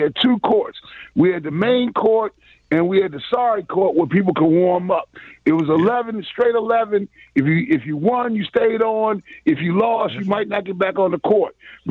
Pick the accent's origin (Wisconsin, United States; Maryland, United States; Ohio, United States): Maryland, United States; Silver Spring; Now, I grew up in Silver Spring, man, and Slide Creek Parkway had the best runs in the DMV.